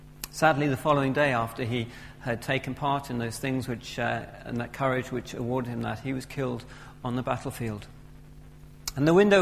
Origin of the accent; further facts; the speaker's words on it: England, United Kingdom; our own castle, as we English like to put it, where we can shut ourselves away and pretend that nothing is happening.